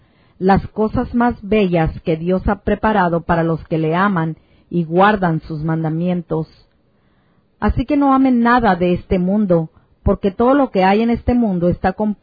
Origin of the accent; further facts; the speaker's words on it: Montana, United States; also born or lived in Joplin, Missouri; Yo nací en Joplin, Missouri, y fui criado en el estado de Montana, junto a Windom, Lewistown, Helena y Billings.